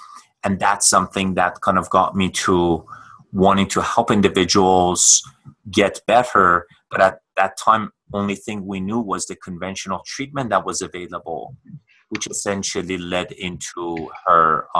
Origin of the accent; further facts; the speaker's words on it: Tehran, Tehran Province, Iran; So I was born in Persia, in Tehran, Iran, and I grew up shortly after when I was roughly about 8 or 9 years old